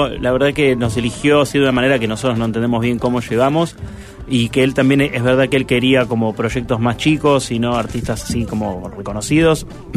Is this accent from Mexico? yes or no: no; Buenos Aires, Argentina; si bien soy un ateo total del fútbol, soy de Villa Crespo también